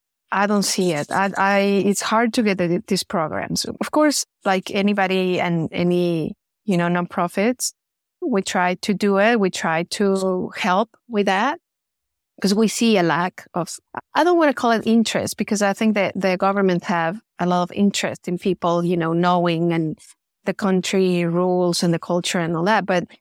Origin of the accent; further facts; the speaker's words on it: Mexico City, Mexico; I am from Mexico City, so I can speak, you know, that in Mexico City, you have a lot.